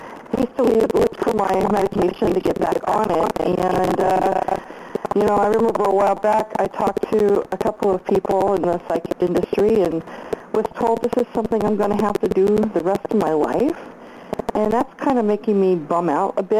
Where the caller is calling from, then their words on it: Los Angeles, California, United States; No, I'm calling from Los Angeles, and this is True.